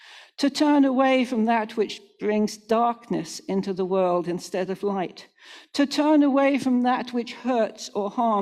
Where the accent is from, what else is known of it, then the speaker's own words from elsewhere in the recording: Buffalo, New York, United States; I grew up in St. Philip's, Buffalo.